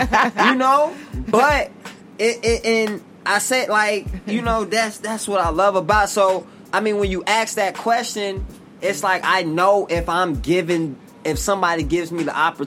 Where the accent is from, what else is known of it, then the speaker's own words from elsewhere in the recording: Bronx, New York, United States; I'm from the Bronx, New York. I was 13, 14 of us growing up in a 3-bedroom apartment. I'm the first person in my family to go to college.